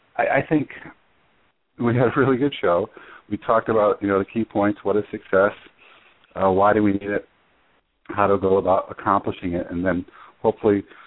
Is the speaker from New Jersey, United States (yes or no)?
no; Connecticut, United States; now in California, United States; And you mentioned Connecticut. That's my home state.